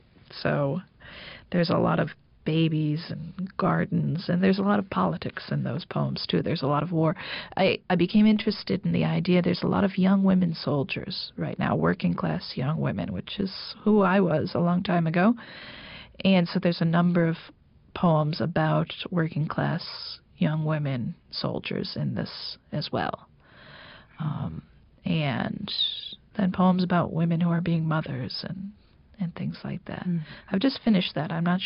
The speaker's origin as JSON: {"language": "English", "town": "Syracuse", "region": "New York", "country": "United States", "tie": "born or raised there", "said": "I grew up in the Salt City, so I'm allowed to call a book Salt, I think."}